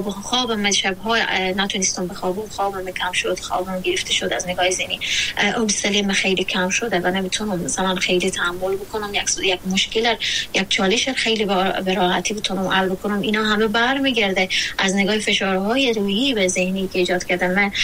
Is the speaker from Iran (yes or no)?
no; Afghanistan; born or raised there